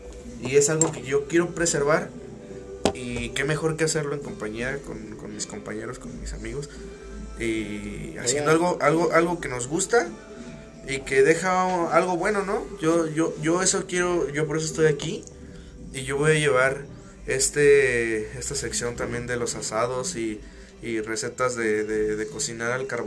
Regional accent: Michoacán, Mexico; Yo no soy originario, pues, de Morelia, pero soy de una población un poquito ahí más abajo, y estoy por eso mismo que represento una zona como podría decirse rural

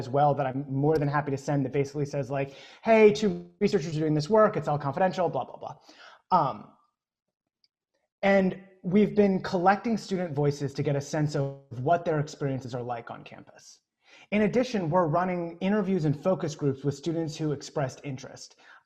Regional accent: United States; My husband is from South Africa and I grew up in America.

